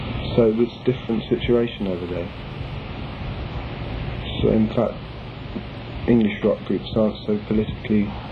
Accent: United States; As an American living in this country now, and being brought up in America

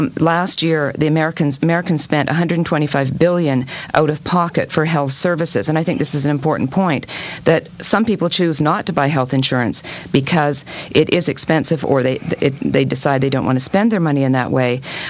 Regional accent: Canada; now in United States; I am Canadian, so I can't vote in the elections here.

